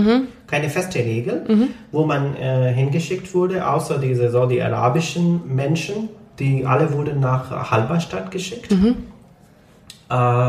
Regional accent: Punjab, Pakistan; first language Punjabi; German is a second language; Zum Beispiel meine Muttersprache ist anders, das ist Punjabi.

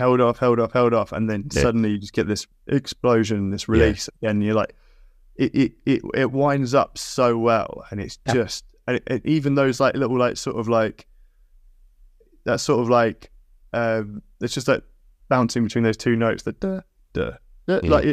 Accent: Brighton, South East England, United Kingdom; So I say I'm from Brighton

